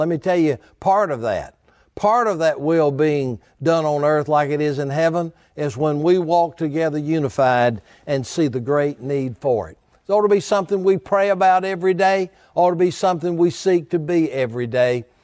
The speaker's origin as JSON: {"language": "English", "country": "United States", "said": "I'm thankful, O God, as an American, we have the right of protest"}